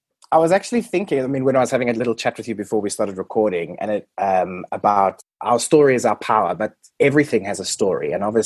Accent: South Africa; being on a South African passport, the visa situation is rather tricky

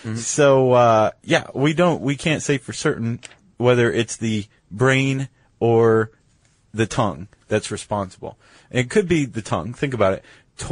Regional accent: Ohio, United States; I'm from Ohio, and sometimes you can hear that every once in a while.

